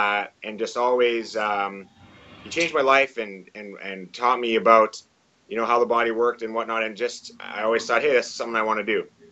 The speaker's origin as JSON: {"language": "English", "country": "Canada", "accent": "Canadian", "said": "You know, I'm from Canada, Canadian accent."}